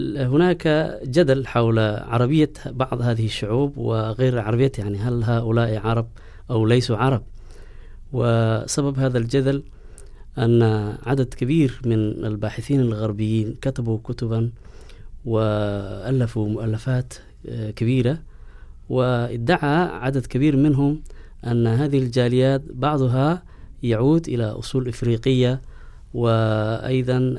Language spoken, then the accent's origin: Arabic; Somalia; now in Australia; نعم، أنا أصلا من الصومال، والصومال بلد عربي إسلامي معروف